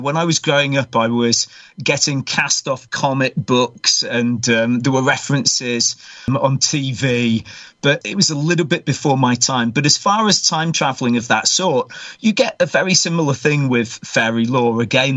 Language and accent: English; South Pennines, United Kingdom; When I was 16 or 17, I come from the South Pennines, which is a UFO hotspot in the UK.